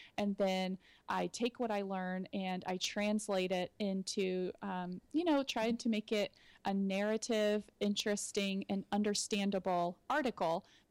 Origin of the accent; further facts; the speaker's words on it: Austin, Texas, United States; I'm originally from Austin, Texas. And so it has been an adjustment.